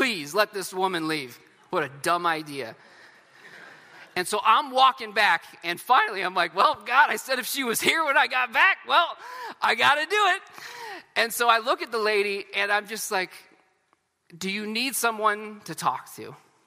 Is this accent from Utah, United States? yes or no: no; California, United States; I was normally from Northern California. That's where I was born and raised, with great Mordecais around me.